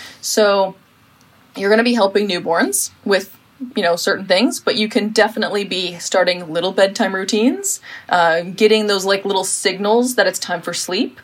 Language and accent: English; United States; So I laugh at the American version because, and I'm American